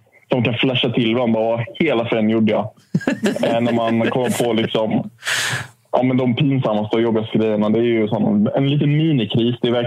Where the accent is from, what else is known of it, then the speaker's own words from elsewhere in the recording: Småland, Sweden; Jag är från Småland.